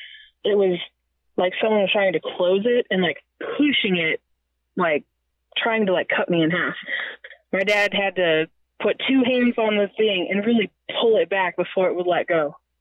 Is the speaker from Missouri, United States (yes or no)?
yes; Missouri, United States; Well, I'm just 26, born and raised in Missouri.